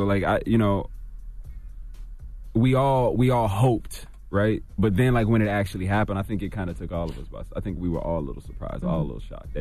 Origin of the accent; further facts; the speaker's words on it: Oklahoma, United States; Nah, but you know, I was down there for the show. I'm from Oklahoma, but I was down there on the show for a long time.